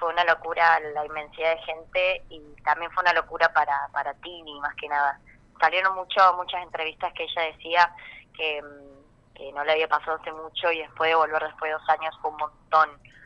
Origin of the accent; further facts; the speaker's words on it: Villa María, Córdoba, Argentina; eso es lo primero que yo pensé cuando me fui de Villa María